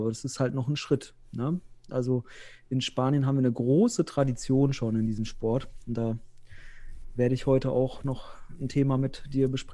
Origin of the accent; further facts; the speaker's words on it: North Rhine-Westphalia, Germany; now in Osnabrück, Germany; Nee, ich komme aus Westfalen. Ja, nee, ich wohne ja im nördlichsten Zipfel Westfalens, im früheren nördlichsten Zipfel in Osnabrück und bin aber beruflich in Bielefeld tätig